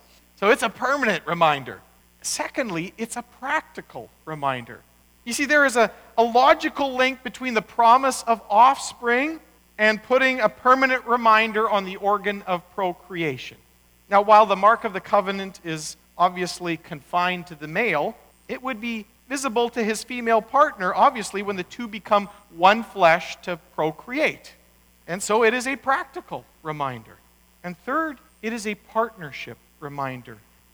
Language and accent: English; Manitoba, Canada; I remember a number of years ago flying back to Manitoba, my hometown.